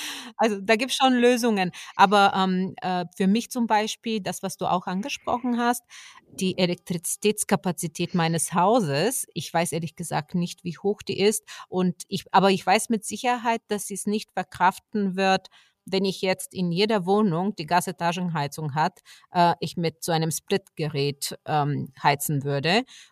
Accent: Bulgaria; Aber ich kenne es aus meiner Heimat Bulgarien

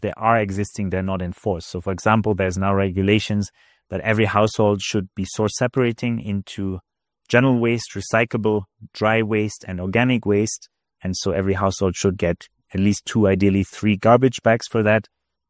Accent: Kenya; So I grew up in Kenya as a child, then came back after studying

